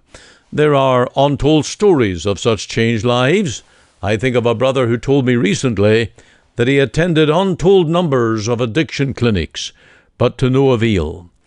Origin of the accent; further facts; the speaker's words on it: Canada; I speak as a Canadian with a burden for my fellow countrymen.